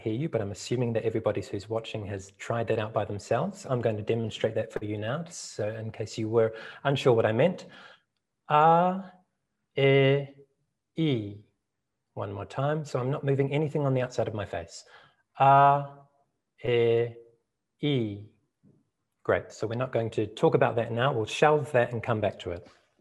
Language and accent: English; New Zealand; Welcome and greetings to you all from my home country, Aotearoa, New Zealand. It's 9 o'clock at night here